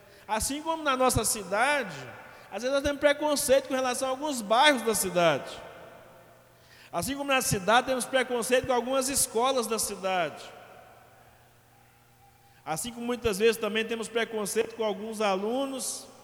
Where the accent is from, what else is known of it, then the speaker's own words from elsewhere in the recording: Manga, Minas Gerais, Brazil; born there; also born or lived in Belo Horizonte; Por causa do nome da cidade onde eu nasci. Mas pode vir alguma coisa boa de Manga?